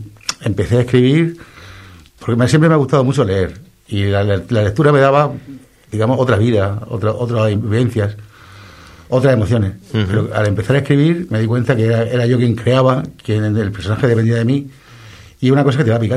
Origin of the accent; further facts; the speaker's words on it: Santiago de la Ribera, Region of Murcia, Spain; Soy de Santiago de la Ribera y estudié Derecho